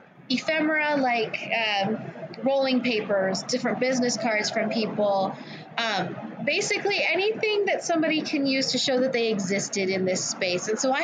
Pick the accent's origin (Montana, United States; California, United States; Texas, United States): California, United States; I am. I'm from Riverside County.